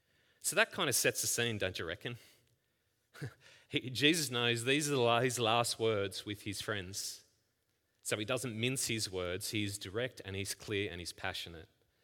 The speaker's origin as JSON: {"language": "English", "region": "Queensland", "country": "Australia", "tie": "born or raised there", "said": "Some of you know, I grew up in Queensland."}